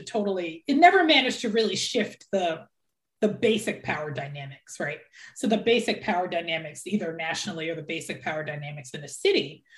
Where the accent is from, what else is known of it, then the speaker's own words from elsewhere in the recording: Philadelphia, Pennsylvania, United States; So I'm from Philadelphia where we had our first Black mayor when I was young, Wilson Good, and that was in the 80s.